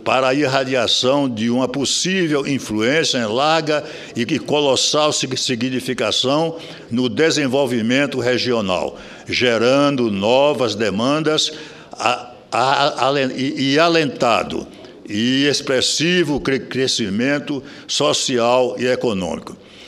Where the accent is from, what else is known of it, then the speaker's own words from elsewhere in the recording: Feira de Santana, Bahia, Brazil; Feira de Santana, e da UNEB, Universidade do Estado da Bahia, importantes conquistas da juventude da minha terra